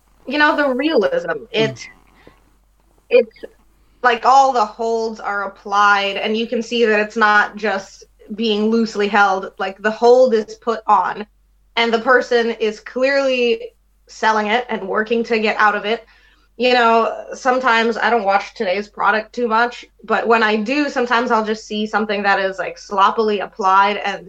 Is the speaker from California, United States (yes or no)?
no; Jamaica, New York, United States; being 5'3" and growing up in Jamaica, New York, I kind of had a Napoleon complex myself, going out there and, getting into fist fights when I was a kid.